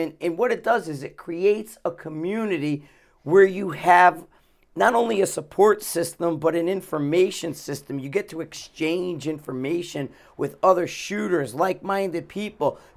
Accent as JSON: {"language": "English", "region": "Connecticut", "country": "United States", "said": "I'm from Connecticut."}